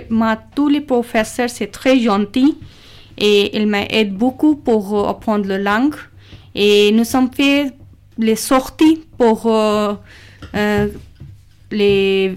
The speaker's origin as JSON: {"language": "French", "country": "Pakistan", "second_language": "French", "moved": "yes", "lives_now": "France", "said": "je suis pakistanaise. Depuis 4 ans, je suis arrivée en France. Et quand je suis arrivée en France, je ne parlais pas du tout"}